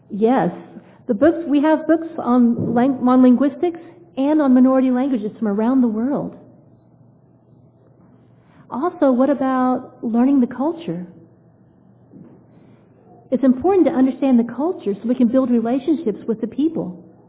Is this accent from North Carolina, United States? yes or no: no; Louisiana, United States; who happens to be from Louisiana, my home state.